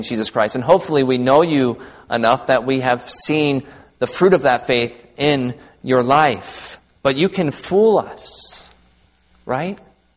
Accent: Michigan, United States; When I was a kid growing up in Michigan

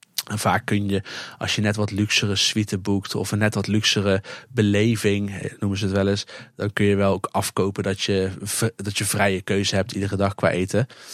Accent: Netherlands; En dat vinden wij dan misschien nog wel wat vervelend soms als Nederlander.

